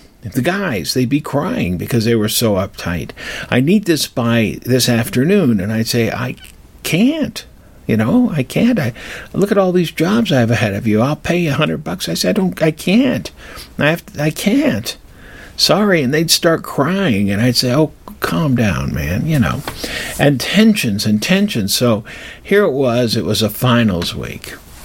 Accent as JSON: {"language": "English", "region": "Colorado", "country": "United States", "said": "I said, look, I'm not from around here. I'm from Colorado."}